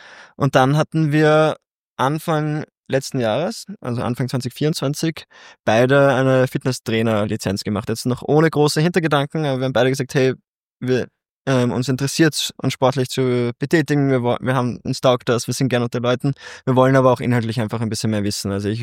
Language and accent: German; Vienna, Austria; bin ursprünglich aus Wien, habe hier sehr viel Netzwerk